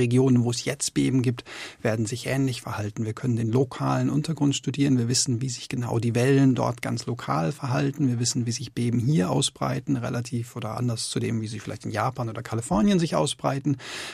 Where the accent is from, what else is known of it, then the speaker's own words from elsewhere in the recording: North Rhine-Westphalia, Germany; ich komme aus dem Ruhrgebiet, da war das eigentlich schon seit 50, 100 Jahren so